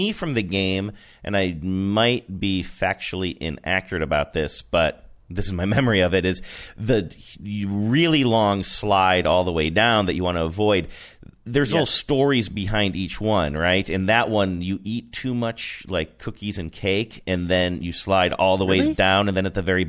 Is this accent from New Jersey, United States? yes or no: no; Ohio, United States; accent: Ohio; You're going to hear my Ohio accent in that word, too, right?